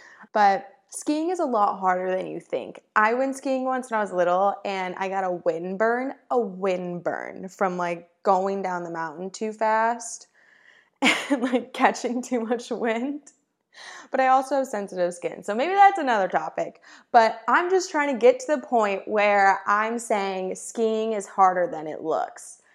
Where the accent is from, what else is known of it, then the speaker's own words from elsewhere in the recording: Michigan, United States; even though I am from Michigan and I grew up in the snow, it's cold like 9 months of the year, I still don't really know how to ski or snowboard.